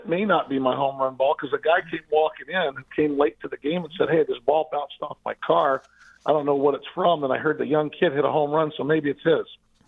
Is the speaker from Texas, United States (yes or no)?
no; Merritt Island, Florida, United States; He was from Rockledge. I was from Merritt Island.